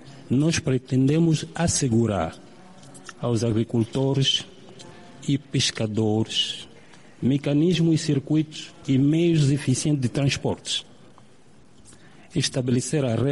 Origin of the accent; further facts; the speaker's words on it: Angola; Nós somos angolanos, conhecemos a nossa realidade do país